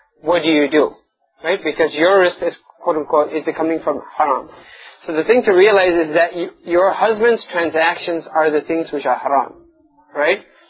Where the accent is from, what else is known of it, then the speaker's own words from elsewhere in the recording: Chicago, Illinois, United States; I mean, I grew up in Chicago, that's why I know, like Kedzie area and all that.